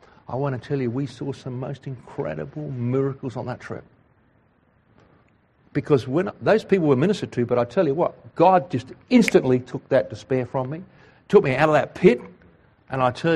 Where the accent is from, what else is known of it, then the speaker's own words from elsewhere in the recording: Australia; See, I'm Aussie, sorry, I don't know anything about BRA and all that stuff.